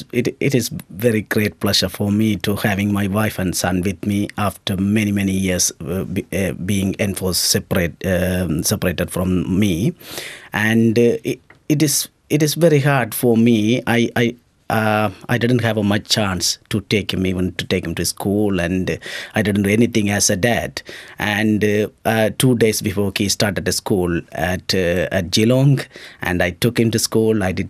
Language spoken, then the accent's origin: English; Sri Lanka; moved away as an adult; Yeah, it is hard for me. I cannot return to my home country because I was targeted, I was imprisoned, I was tortured, I was detained, and my wife as well. So we got the trouble from the Sri Lankan government. That's the reason I left the country.